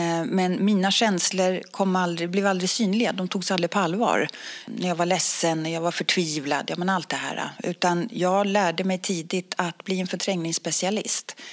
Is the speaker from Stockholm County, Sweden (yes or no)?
yes; Stockholm, Stockholm County, Sweden; now in Katrineholm, Sweden; Ja, jag är ursprungligen från Stockholm. Mm-hmm. Sen var det kärleken som tog mig till Katrineholm.